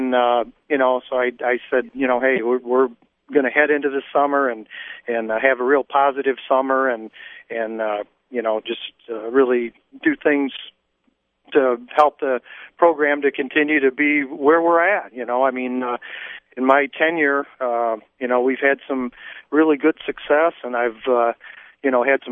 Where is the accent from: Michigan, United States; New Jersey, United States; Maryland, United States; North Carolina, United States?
Michigan, United States; Grand Ledge; And I grew up in Grand Ledge, born and raised here, played ball in Grand Ledge and went to school here